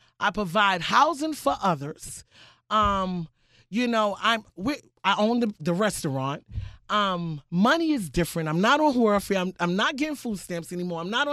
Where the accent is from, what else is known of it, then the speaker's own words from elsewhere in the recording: New York City, New York, United States; Where when I grew up in Harlem, I was surrounded, like I said, by African Americans and a lot of Spanish.